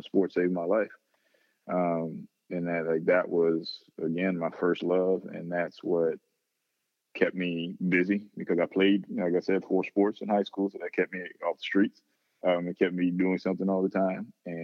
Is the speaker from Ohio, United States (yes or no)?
yes; Youngstown, Ohio, United States; During that period of time when I was growing up in Youngstown, it was, really, really rough, rough city that at the time was the murder capital of the country per capita.